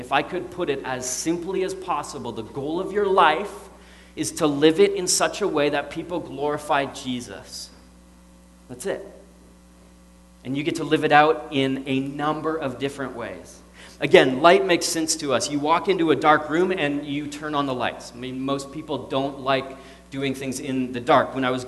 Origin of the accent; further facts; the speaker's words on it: Montreal, Quebec, Canada; We grew up in Montreal, so, like, at, like, 3:30, it starts to get dark outside, and it gets dark.